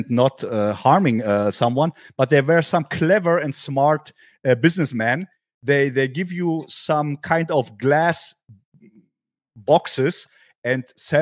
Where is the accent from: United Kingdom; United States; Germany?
Germany; Berlin; English is a second language; I mean, often I say, listen, I'm from the West side and my downtown, I say now, that's why I tell you this. My downtown is here in the West City.